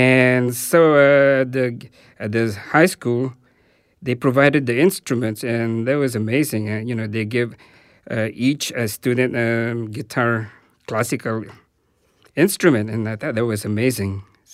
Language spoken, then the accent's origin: English; Philippines; while I was growing up in the Philippines.